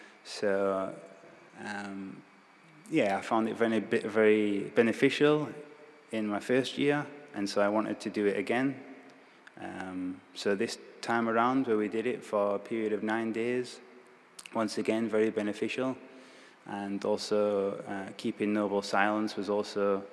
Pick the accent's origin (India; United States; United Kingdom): United Kingdom; England; now in Thailand; I'm originally from England, the weather usually, apart from the summer, is pretty cold.